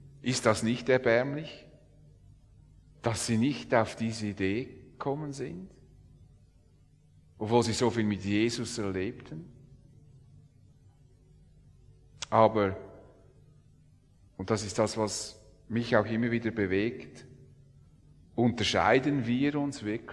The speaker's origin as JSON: {"language": "German", "country": "Switzerland", "said": "Da sind wir Schweizer ja bekannt."}